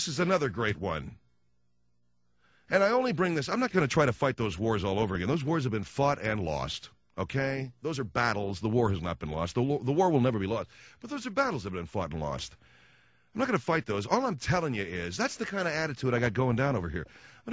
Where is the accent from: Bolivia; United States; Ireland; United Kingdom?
United States; It's just, I'm an American. I love Mexico.